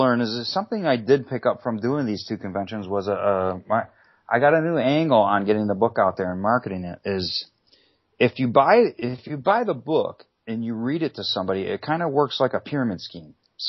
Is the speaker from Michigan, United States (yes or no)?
yes; Michigan, United States; now in Ohio, United States; Yeah, I'm from Michigan.